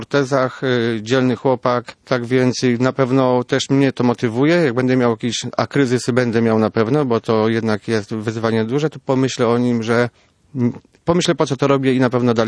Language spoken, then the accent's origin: Polish; Gdańsk, Pomeranian Voivodeship, Poland; chociaż jesteśmy obydwoje z Gdańska